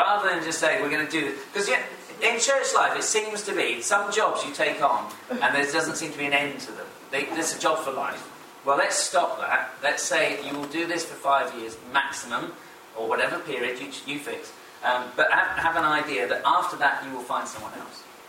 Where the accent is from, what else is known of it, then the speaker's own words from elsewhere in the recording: Dunfermline, Scotland, United Kingdom; also born or lived in Chatham; My dad worked in the Royal Naval Dockyards, so I was born in Chatham. But I don't really remember that because we moved at the age of, when I was five, we moved to Scotland, to Dunfermline, to another country.